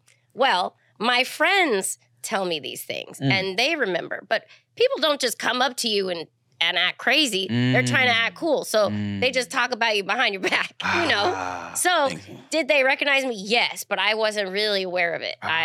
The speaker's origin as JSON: {"language": "English", "town": "San Diego", "region": "California", "country": "United States", "said": "And I think also, they liked me more because I was from San Diego and they're in San Diego."}